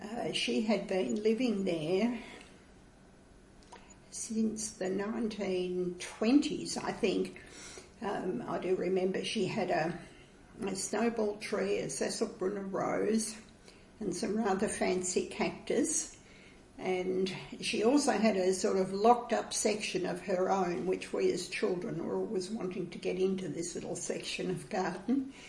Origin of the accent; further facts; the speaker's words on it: Glen Maggie, Victoria, Australia; also born or lived in Maffra; I was born in Mafra in 1939, just before the outbreak of the Second World War. And my family lived on a dairy farm in Gippsland at a place called Glen Maggie, which is almost on the Macalester River in the foothills there.